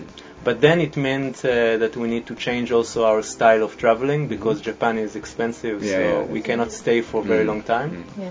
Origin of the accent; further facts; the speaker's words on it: Israel; We are from close to Kyoto, we are from Israel.